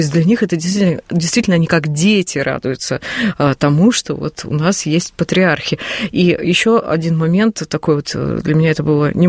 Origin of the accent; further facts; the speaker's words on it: Moscow, Russia; Мы говорим, мы из Москвы.